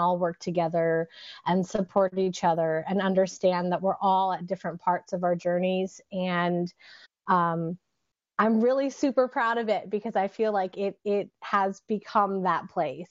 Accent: Montana, United States; now in Washington State, United States; I was born in Washington State, and I live in Washington State now. But I grew up in Montana in a town of 12,000 people.

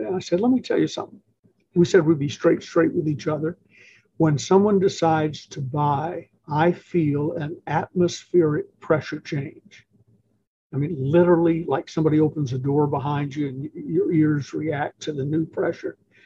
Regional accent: Atlanta, Georgia, United States; I'm from Atlanta, a couple of mutual contact type situations.

